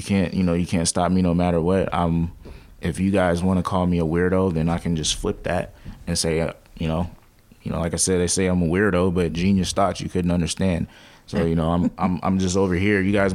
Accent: Fairfield, United States; I'm from Fairfield, you know, I just spelled it F-A-I-R-A-O-H, Fairfield.

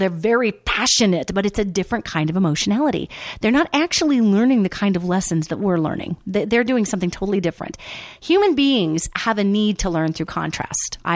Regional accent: Billings, Montana, United States; Coming to you live at mtradio.net in the Big Sky Country, Billings specifically, my hometown. I love it.

